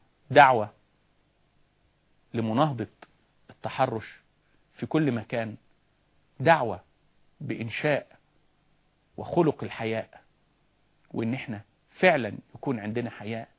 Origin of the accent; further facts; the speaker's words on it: Egypt; كان عندنا زمان في مصر وإحنا طلبة في ثانوي